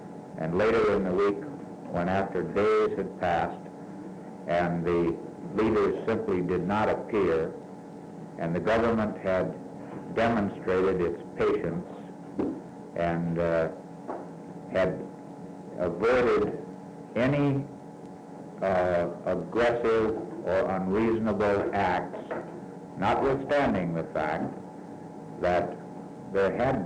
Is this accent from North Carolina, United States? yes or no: no; Scarborough, New York, United States; now in Vienna, United States; My family are living in Vienna, Virginia, but I come from Scarborough.